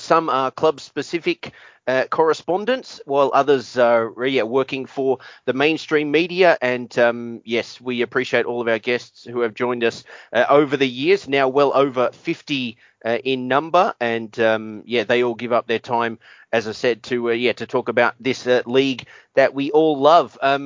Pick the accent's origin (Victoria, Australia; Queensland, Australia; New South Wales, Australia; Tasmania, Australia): Victoria, Australia; Melbourne; now in Japan; I'm from Melbourne in Australia, and now a resident of Japan for over 20 years